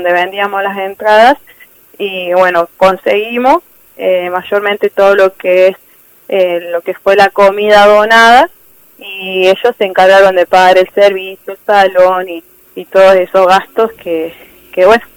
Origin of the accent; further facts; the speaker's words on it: Vicuña Mackenna, Córdoba, Argentina; Mi ayuda fue a través de mi municipio, de la municipalidad de Vicuña Mackenna y de la gente de mi pueblo.